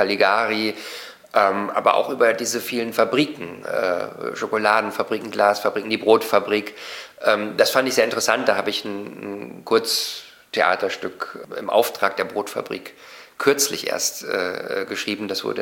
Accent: Lower Saxony, Germany; Emlichheim, dieser Ort, liegt in der Grafschaft Bentheim, da wo ich aufgewachsen bin.

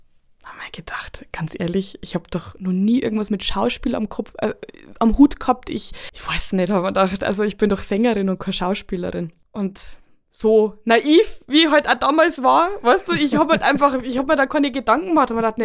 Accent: Bavaria, Germany; accent: Upper Palatinate; Mit meinem Dialekt, mit Oberpfälzerisch. Ich meine, mittlerweile kriege ich ja manchmal wegen einem oberbayerischen Slang mit rein.

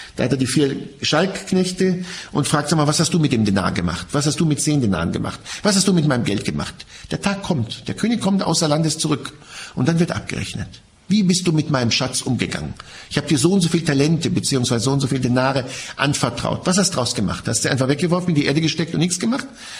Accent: Israel; Ich bin in Israel aufgewachsen, will ich kurz einflechten, im Heiligen Land, und habe einen sehr soliden Einstieg in das Judentum bekommen. Ich habe sehr viel Judentum schon als Kind lernen dürfen.

